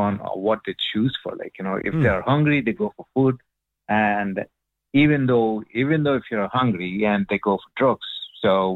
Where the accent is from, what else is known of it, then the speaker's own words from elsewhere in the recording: India; English is a second language; now in Ireland; You see, like, you know, even, you know, I'm coming from India. Rich is richer, and poor is getting poorer.